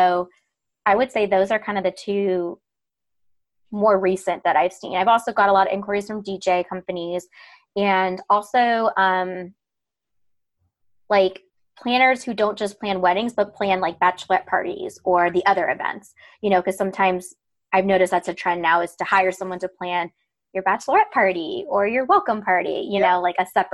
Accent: Akron, Ohio, United States; also born or lived in Savannah; So I am originally from outside Cleveland, Ohio. I'm from Akron. Go Buckeyes. Yep. I was in Savannah for 7 years.

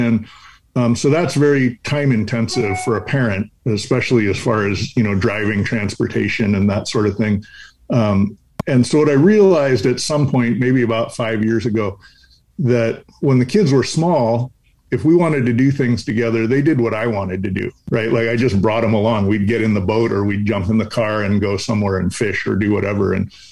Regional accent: Corvallis, Oregon, United States; Yeah, Corvallis, Oregon was my first home.

